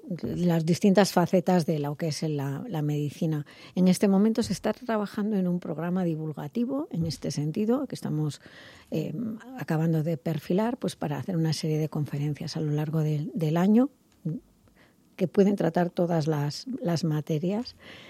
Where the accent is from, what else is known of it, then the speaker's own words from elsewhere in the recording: Trives, Galicia, Spain; Yo soy de Trives, como el presidente Julio Ancoechea, entonces yo soy gallega, o sea, yo soy gallega por los 4 costados, aunque luego he recibido savia cántabra y ahora andaluza, vasca, catalana, o sea, yo soy de todo, pero soy gallega, yo soy de Trives.